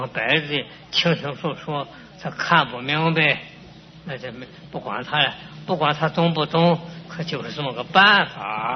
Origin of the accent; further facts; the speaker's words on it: China; 我是个中国人